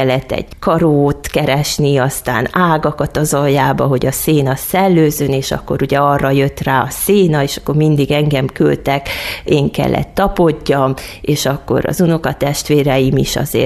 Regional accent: Harghita, Romania; now in Hungary; az, aki ma vagyok, az egyrészt köthető Csíkba, hiszen azért csak ugye, Csíkba nőttem fel, és azért az ottani hegyek és a hidegtelek is edzik az embert

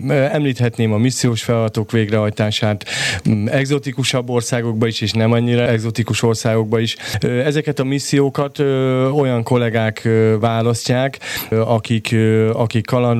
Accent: Somogy, Hungary; Én Somogy megyéből származom, és ott nagyon szép erdők vannak.

